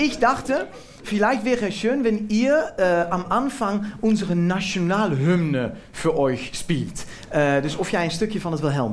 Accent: Amersfoort, Utrecht, Netherlands; born there; German is a second language; Ich wurde geboren in Amersfoort. Und Amersfoort ist eine schöne alte Stadt in Mitte von Holland, sehr schön.

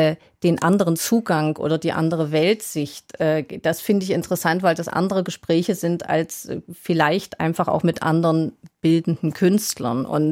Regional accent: East Germany, Germany; Also wir sind ja nun beide in der DDR aufgewachsen

